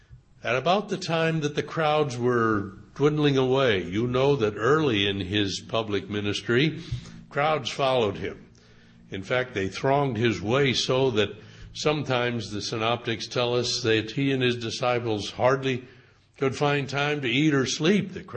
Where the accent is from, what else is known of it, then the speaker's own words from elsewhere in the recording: Midwest, United States; I'm a Midwesterner, you know, and I've lived here all my life